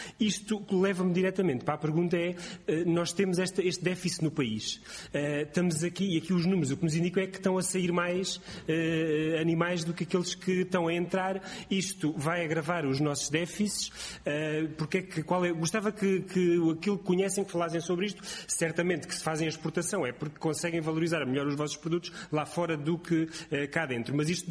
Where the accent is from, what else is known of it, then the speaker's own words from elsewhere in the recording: Alentejo, Portugal; e eu também sou alentejano e também gosto de ensopados de borrego